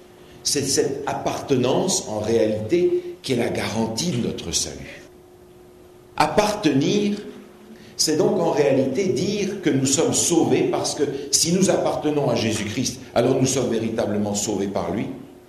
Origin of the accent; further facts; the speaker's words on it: Belgium; quand on posait la question, par exemple, « C'est quoi ta religion ?», j'étais capable de répondre « Je suis belge ». Et quand on me disait « Mais alors, c'est quoi ta nationalité ?»« Je suis adventiste ».